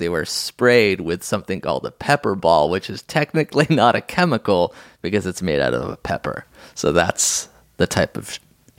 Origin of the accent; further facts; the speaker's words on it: Brazil; English is a second language; I'm from Brazil, right. And we recently elected the dumbest president ever.